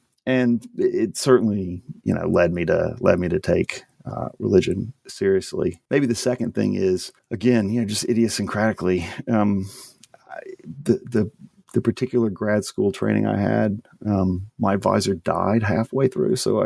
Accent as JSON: {"language": "English", "region": "Louisiana", "country": "United States", "tie": "born or raised there", "said": "but I'm not from Ohio. And as I was sort of thinking about this, the kind of slightly weird background that I had, may explain, at least my interest in the book. So I grew up in Louisiana. Family's all from there."}